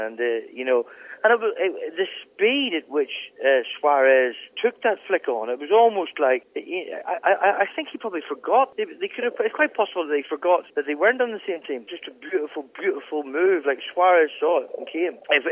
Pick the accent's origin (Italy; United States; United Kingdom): United Kingdom; Northern Ireland; in Northern Ireland, so you don't really feel part of any country, really.